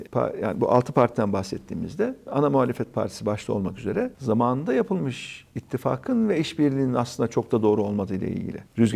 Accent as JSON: {"language": "Turkish", "region": "Ankara", "country": "Turkey", "said": "Ben Ankaralıyım, Ankara'da yaşıyorum."}